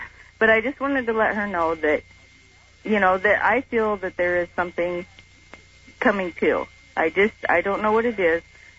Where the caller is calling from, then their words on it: United States; I'm from Washington.